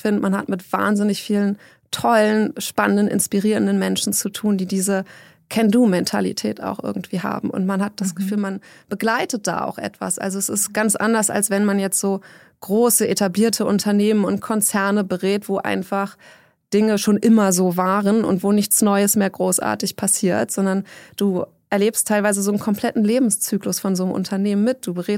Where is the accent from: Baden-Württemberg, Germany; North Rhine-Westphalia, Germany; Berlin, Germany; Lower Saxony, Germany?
Berlin, Germany; born there; Also ich bin gebürtige Berlinerin, habe auch in Berlin studiert